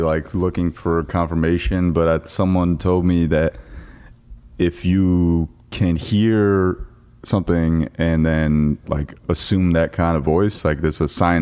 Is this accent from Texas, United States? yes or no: no; Parsippany, New Jersey, United States; Yeah, so I've been born and raised in Parsippany.